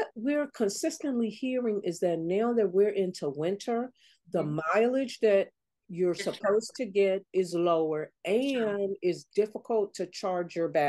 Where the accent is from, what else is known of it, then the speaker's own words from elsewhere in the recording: United States; But at the end of the day, after what I finally realized is, I'm American.